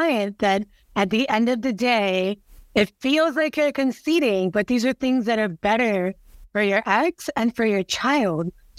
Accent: Kendall, Florida, United States; I grew up in Kendall, which is kind of suburbs of Miami.

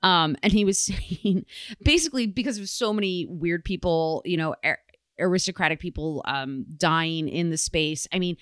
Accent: Michigan, United States; I was very, very pleased to find out that my home state of Michigan and, you know, in Detroit

